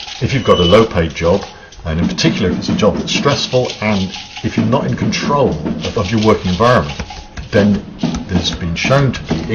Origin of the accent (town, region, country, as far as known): England, United Kingdom